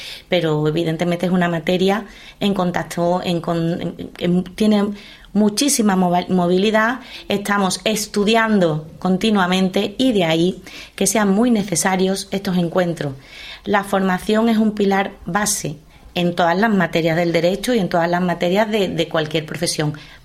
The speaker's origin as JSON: {"language": "Spanish", "town": "Huelva", "region": "Andalusia", "country": "Spain", "said": "Porque a mí sí me llegan a Huelva aquellos inmigrantes que desembarcaron en Almería, en Granada, y luego por circunstancias han acabado en mi ciudad."}